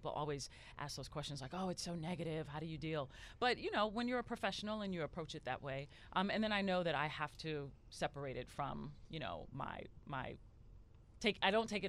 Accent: New York City, New York, United States; now in Atlanta, United States; And I grew up in New York City as well, watching the news there.

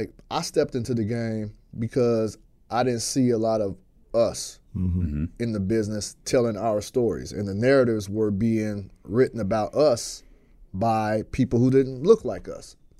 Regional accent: Fresno, California, United States; I'm from Fresno.

